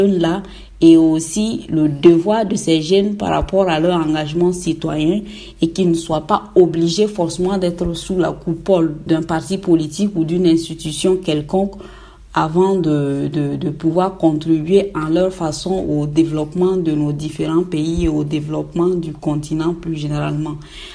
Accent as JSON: {"language": "French", "country": "Burkina Faso", "lives_now": "Bordeaux, France", "said": "Je suis originaire du Burkina Faso."}